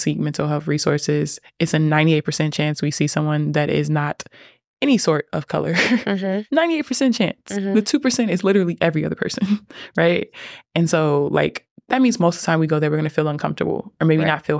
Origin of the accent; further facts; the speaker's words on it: Inglewood, California, United States; I'm from Inglewood, California. I got kicked out of high school.